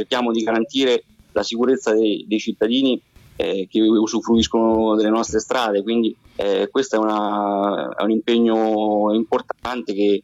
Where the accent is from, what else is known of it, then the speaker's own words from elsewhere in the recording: Assisi, Umbria, Italy; Io sono assisano, cioè la mia famiglia è di Assisi, ho sempre risieduto ad Assisi, insomma, quindi ecco, però ho svolto la mia attività lavorativa sempre nel comprensorio